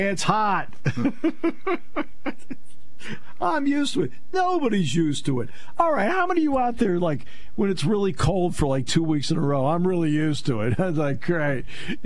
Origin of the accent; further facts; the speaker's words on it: New England, United States; I grew up in New England, okay? I know what cold is, okay?